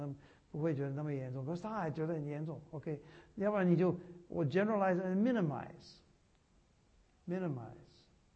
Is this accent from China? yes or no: no; Taiwan; 我的例子大部分都是台湾的例子，因为我是台湾来的